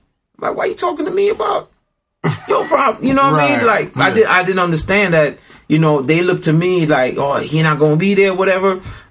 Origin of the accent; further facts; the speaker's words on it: Brooklyn, New York, United States; I'm from the city. I'm from Brooklyn. I'm not good with my hands.